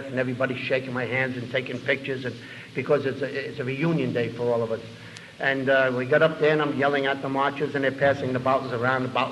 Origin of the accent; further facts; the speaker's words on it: New York City, New York, United States; I live in Yorkville, born and raised in Yorkville. I live in 86th Street.